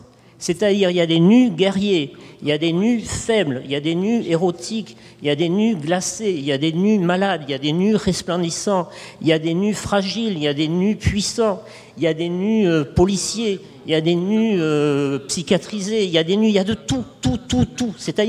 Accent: France; Alors, je suis français, donc je vois ça depuis les esthétiques en Europe.

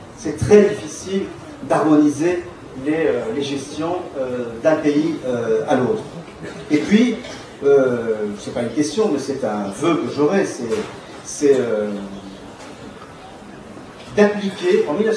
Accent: France; moi, je suis français

